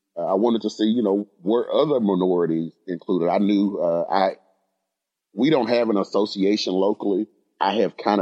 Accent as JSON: {"language": "English", "region": "the South", "country": "United States", "said": "And I'm from the South, so we call it the good old boy networking."}